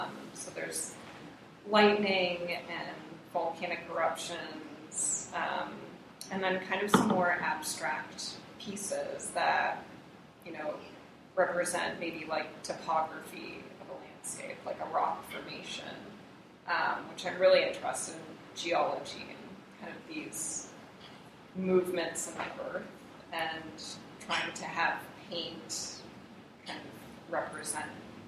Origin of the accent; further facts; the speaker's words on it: Wayzata, Minnesota, United States; moved away as an adult; now in Los Angeles, United States; I grew up in Wayzata, Minnesota, and went to RISD, the Rhode Island School of Design, and graduated from there back in 2008, and shortly after moved to Los Angeles.